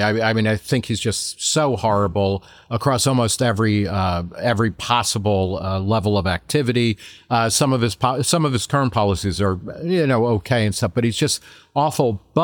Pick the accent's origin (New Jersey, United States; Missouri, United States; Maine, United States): New Jersey, United States; I grew up in New Jersey in a town that had been founded in 1664.